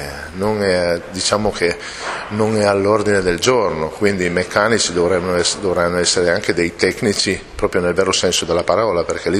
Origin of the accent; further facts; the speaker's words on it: Piedmont, Italy; ma siamo piemontesi, diciamo